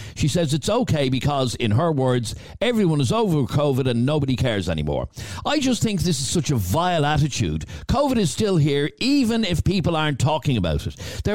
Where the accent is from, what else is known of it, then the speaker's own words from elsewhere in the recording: Ireland; Irish say, you'll be grand, and by this time next week you'll be over it.